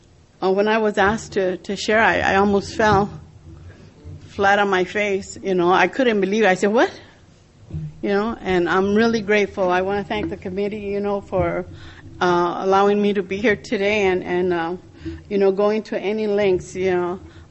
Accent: El Monte, California, United States; I'm from Los Angeles area, El Monte, California.

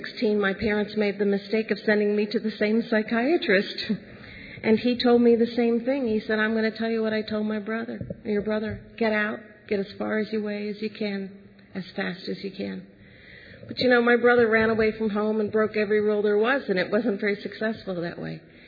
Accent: Pennsylvania, United States; now in California, United States; I'm the third of four children, and we were born and raised in Pennsylvania, and three of them live in Texas, and I live in California.

